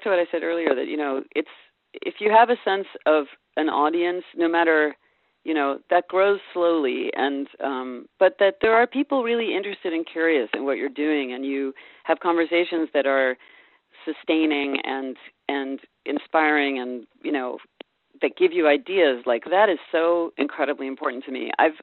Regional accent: California, United States; now in San Francisco, United States; I'm from the Bay Area, and I missed Northern California

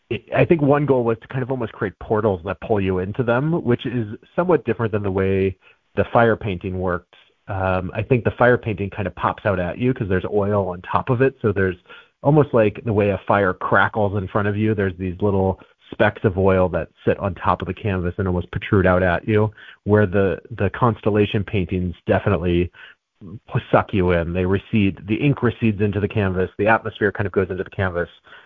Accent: St. Louis, Missouri, United States; I grew up in St. Louis, Missouri. It's very humid in the summertime, so you have, fireflies at night.

